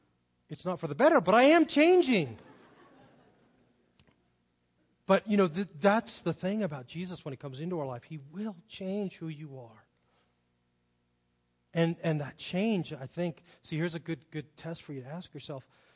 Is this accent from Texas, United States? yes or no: no; Carmel Valley, California, United States; also born or lived in Phoenix; I grew up in Carmel Valley, California. And so I started to go to church when I was in high school.